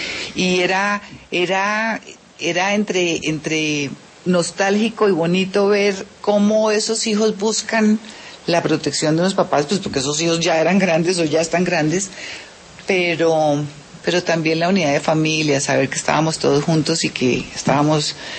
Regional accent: Colombia; ahora somos nosotros los colombianos, todos y cada uno, desde donde estemos

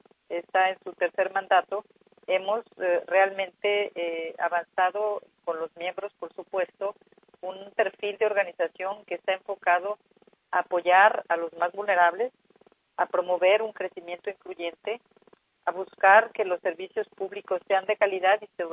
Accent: Mexico; pero soy mexicana.

